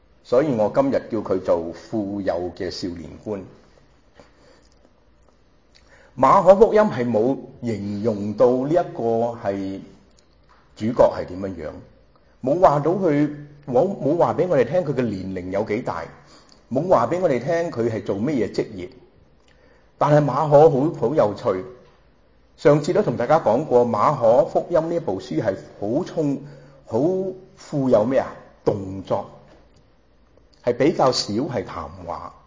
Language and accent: Cantonese; Hong Kong; 仲係我哋香港人話咩啊？